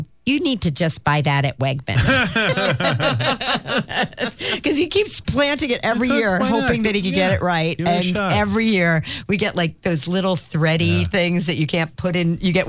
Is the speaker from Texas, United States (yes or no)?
no; Staten Island, New York, United States; I said, seriously, I'm from Staten Island. The whole place is a compost heap.